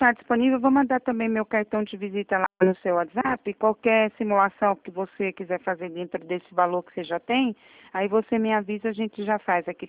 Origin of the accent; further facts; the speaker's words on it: Maceió, Alagoas, Brazil; born there; now in São Paulo, Brazil; Ainda mais, eu sou daí, né? Eu nasci aí em Maceió, mas agora estou em São Paulo.